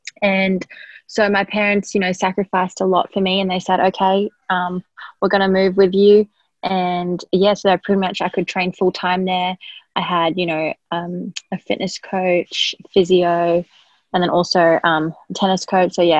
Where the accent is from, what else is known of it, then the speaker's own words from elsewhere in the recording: Townsville, Queensland, Australia; born there; I was born in Townsville, and there was a few like kind of local tennis courts that I'd go to with my dad.